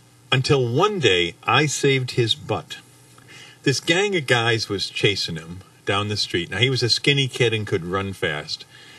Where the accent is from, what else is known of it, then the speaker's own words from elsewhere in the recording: Dartford, South East England, United Kingdom; my dad was stationed in England after the war, and so I grew up in Dartford, England is the name of the town. And I grew up at 1701 Westgate